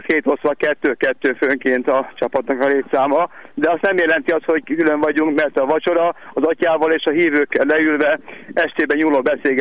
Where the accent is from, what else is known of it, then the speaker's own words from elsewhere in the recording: Pécsudvard, Baranya, Hungary; Jó magam Pécsről jöttem, Pécs mellől, Pécs udvarról